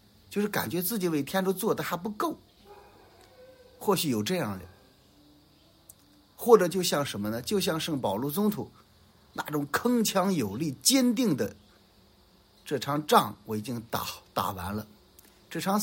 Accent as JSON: {"language": "Chinese", "country": "China", "said": "我们中国人说的无愧于天地"}